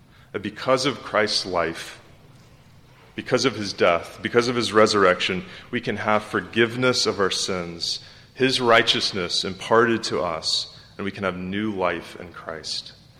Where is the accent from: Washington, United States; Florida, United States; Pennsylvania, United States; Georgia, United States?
Georgia, United States; Decatur; I knew that I had to bring her down to my hometown, Decatur, Georgia, and have her meet my family and see where I grew up.